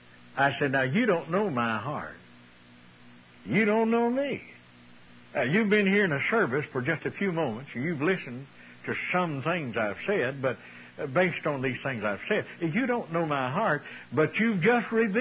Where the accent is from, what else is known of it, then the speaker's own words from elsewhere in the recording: Ozark Mountains, United States; I said, you know, I grew up in the Ozark Mountains, and the favorite recreation on Saturday night was fighting.